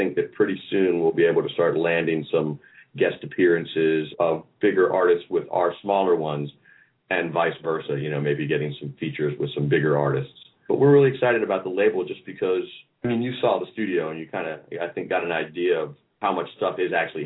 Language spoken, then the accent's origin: English; Atlanta, Georgia, United States; I've been living in Atlanta since 1977, so I'm kind of from Atlanta, I suppose, and went to college here.